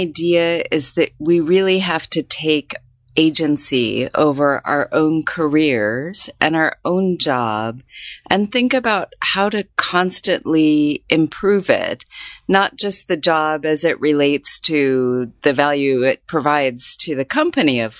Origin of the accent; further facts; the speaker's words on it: Tucson, Arizona, United States; moved away as an adult; now in Hong Kong; So it's not an interesting story for where I grew up in Tucson, Arizona, but now that I've spent 20 years living abroad